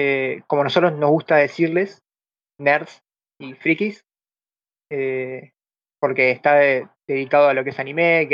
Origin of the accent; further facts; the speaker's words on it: Buenos Aires, Argentina; Soy parte del podcast Lag Mental. Soy de Argentina, Buenos Aires.